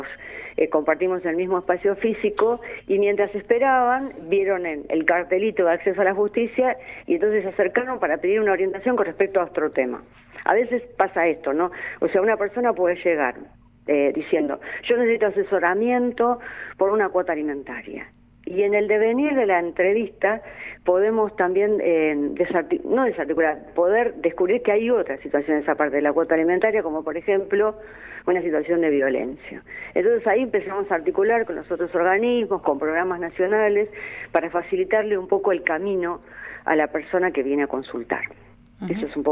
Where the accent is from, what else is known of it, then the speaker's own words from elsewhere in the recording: Neuquén, Argentina; Yo vengo de Neuquén, de la ciudad de Neuquén